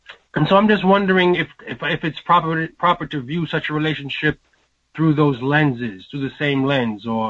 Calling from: Japan; Yes, I'm calling from Japan.

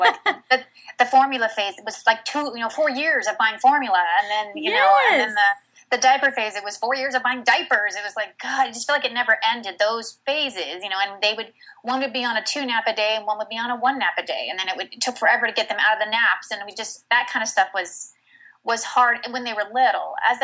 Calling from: Simi Valley, California, United States; I am in Simi Valley, California.

